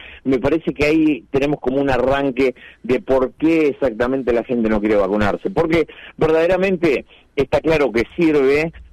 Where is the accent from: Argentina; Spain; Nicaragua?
Argentina; Obviamente que yo sé, como argentino, que es una noticia para Argentina importante